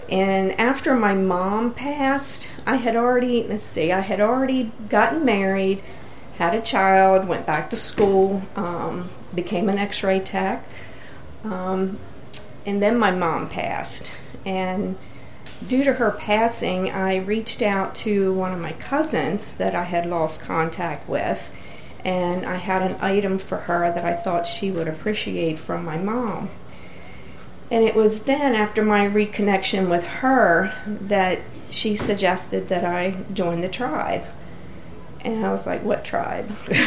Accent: Robbins, Maryland, United States; I was born and raised in Lower Dorchester County, a little community called Robbins. It's on the Little Black Water.

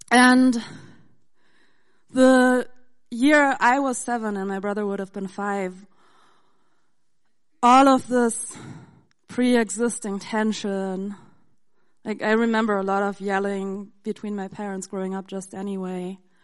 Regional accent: Germany; I grew up in Germany with a German mom and a Japanese dad.

